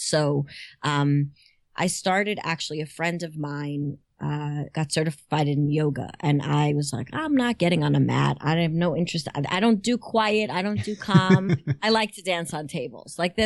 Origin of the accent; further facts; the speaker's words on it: United States; Ultimate Stepford wife in a small Jewish community that I grew up in right outside of New York City.